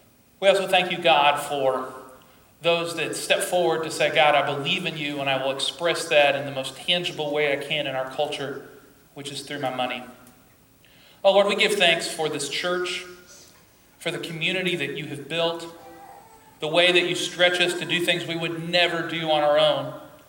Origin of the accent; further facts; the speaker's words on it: United States; It hurts me as a Christian, it hurts me as an American